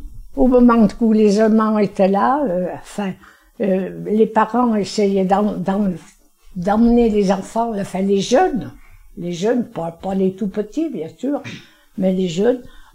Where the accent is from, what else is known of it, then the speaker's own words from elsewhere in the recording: Cerdon, Auvergne-Rhône-Alpes, France; je suis née à Cerdon, native bien sûr, et je n'ai jamais quitté le pays. Alors, je suis là depuis, mais j'ai maintenant 96 ans bientôt.